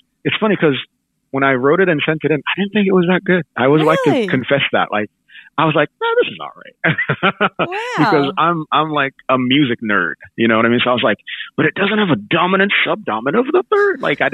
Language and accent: English; Nigeria; I'm from Nigeria